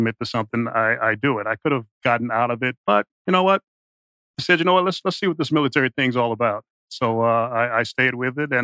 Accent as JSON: {"language": "English", "town": "Chicago", "region": "Illinois", "country": "United States", "said": "I'm from Chicago."}